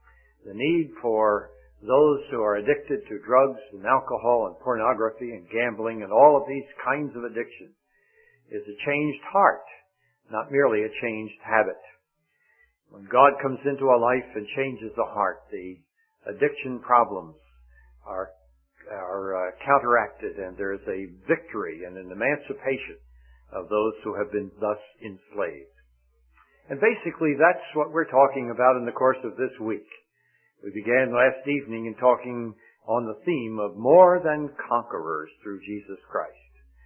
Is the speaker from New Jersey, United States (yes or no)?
yes; New Jersey, United States; we come from New Jersey, back in the highly populated area of the Northeast